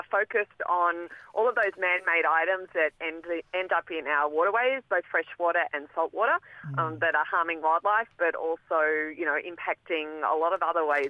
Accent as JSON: {"language": "English", "town": "Sydney", "region": "New South Wales", "country": "Australia", "lives_now": "Whitsundays, Australia", "said": "I'm originally from Sydney and moved up north to teach diving many years ago, and now currently living on Ngari country in the Whitsundays."}